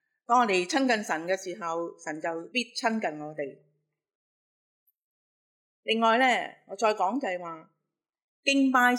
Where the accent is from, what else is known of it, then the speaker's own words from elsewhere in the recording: Hong Kong; 对于我们香港人一向过着很繁忙的生活来讲